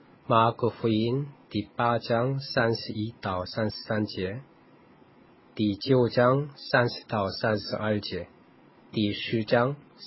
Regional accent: South Korea; 我是来自韩国的

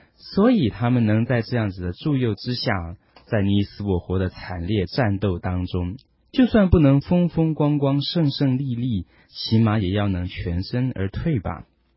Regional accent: China; 我们中国人有的喜欢在身上配着玉，玉坠啦，玉镯啊，说是讨个吉祥护身。

